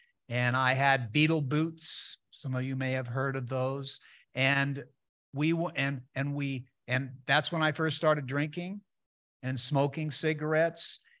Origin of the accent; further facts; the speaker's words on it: Walnut Creek, California, United States; I grew up in Walnut Creek, California, and my dad was a school teacher.